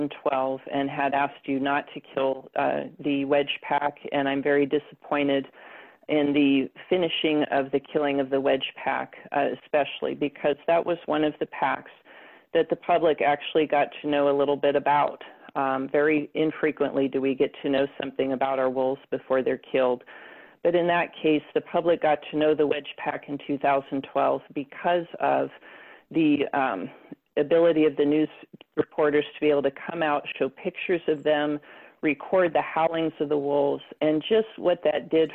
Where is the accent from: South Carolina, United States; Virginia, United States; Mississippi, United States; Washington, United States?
Washington, United States; Seattle; I'm from Seattle.